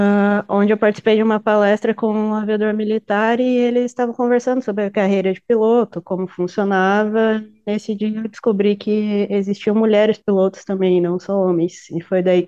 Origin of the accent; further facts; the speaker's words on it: Espumoso, Rio Grande do Sul, Brazil; also born or lived in Mato Grosso do Sul; Eu tenho um carinho muito grande por Espumoso, mas eu nasci no Mato Grosso do Sul e eu fui para Espumoso com os meus pais, eu tinha 7 anos. Então, passei uma boa parte da minha vida aí, me formei aí na cidade